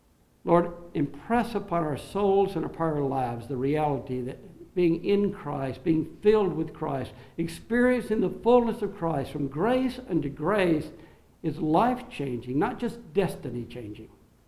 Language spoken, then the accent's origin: English; the South, United States; but you're from New England, we're from the South.